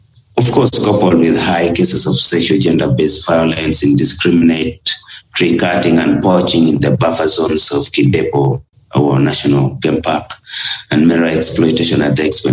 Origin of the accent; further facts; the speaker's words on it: Abim, Northern Region, Uganda; Well, I am from Abim District. Abim District is in northeastern Uganda, Karamoja sub-region.